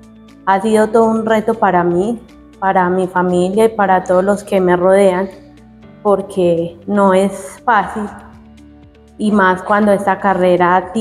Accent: Heliconia, Antioquia, Colombia; porque yo soy de Heliconia

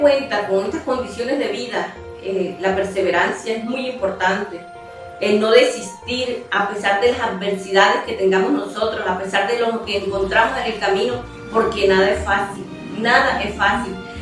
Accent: Cesar, Colombia; moved away; No soy sabanera, soy del departamento del Cesar, soy desplazada y estoy aquí desde hace 27 años, 29 años

